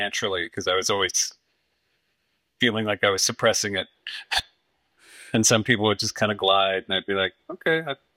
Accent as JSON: {"language": "English", "town": "Detroit", "region": "Michigan", "country": "United States", "said": "I'm from Detroit. And out of a city of automotive engineers, my dad was the accountant."}